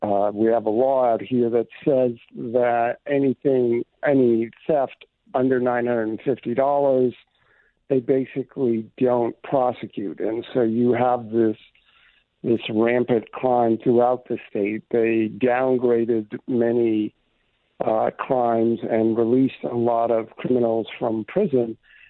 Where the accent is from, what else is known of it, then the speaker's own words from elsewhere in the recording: New York, United States; I'm originally from New York, if you remember.